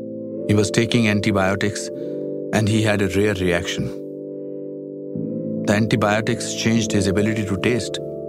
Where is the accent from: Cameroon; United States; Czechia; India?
India; Shimla, Himachal Pradesh; and I have taken you through my hometown, Shimla.